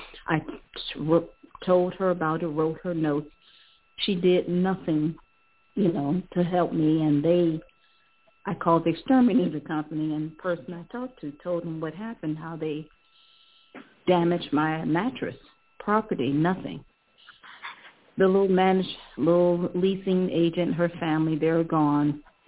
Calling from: Ohio, United States; Yes, I'm calling from Ohio.

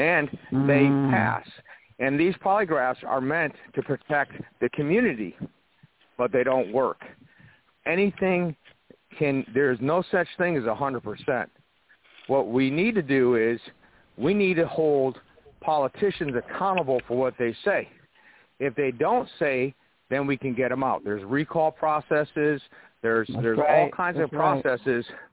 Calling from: California, United States; I'm calling from California.

